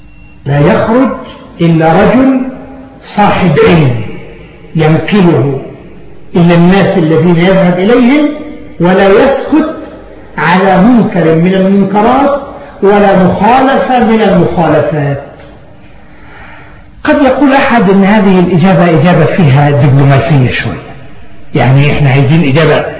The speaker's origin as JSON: {"language": "Arabic", "country": "Egypt", "said": "عندنا في مصر"}